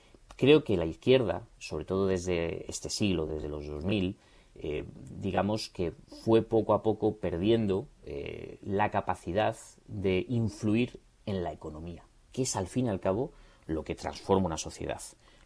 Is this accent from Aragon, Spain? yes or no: no; Fuenlabrada, Community of Madrid, Spain; Yo soy de Madrid, Madrid, pero yo siempre he vivido en Fuenlabrada. Hago además mucha bandera de ello